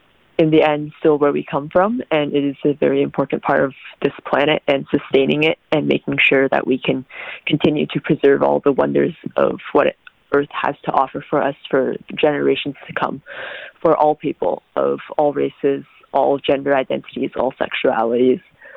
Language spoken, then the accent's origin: English; Western United States, United States; I am from the Western United States.